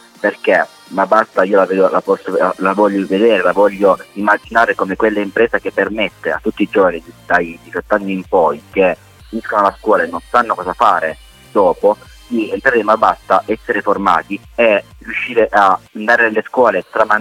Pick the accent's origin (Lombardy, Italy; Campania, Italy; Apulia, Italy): Apulia, Italy; hanno permesso di farmi arrivare come pugliese dell'anno, 13 migliori al mondo